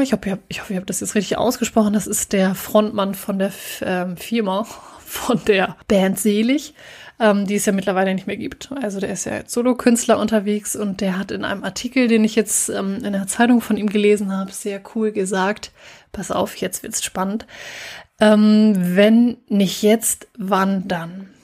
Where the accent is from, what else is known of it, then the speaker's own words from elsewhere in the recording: Lower Saxony, Germany; aus meiner Heimat, nämlich aus dem schönen Ostfriesland